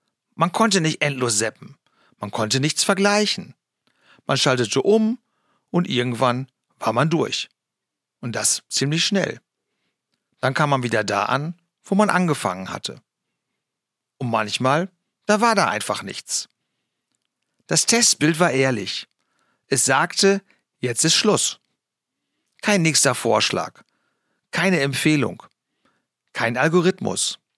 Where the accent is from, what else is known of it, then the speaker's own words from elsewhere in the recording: Lower Saxony, Germany; Ich bin im Emsland aufgewachsen, auf dem Dorf. Und darauf bin ich auch stolz. Das Emsland Anfang der 70er und 80er Jahre war kein Ort, den man kannte.